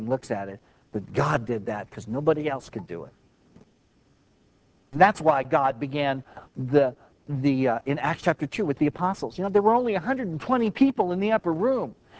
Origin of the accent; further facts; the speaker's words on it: Parker, Arizona, United States; By the way, I know you think this is a small town, but I'm from Parker, so this is not a small town.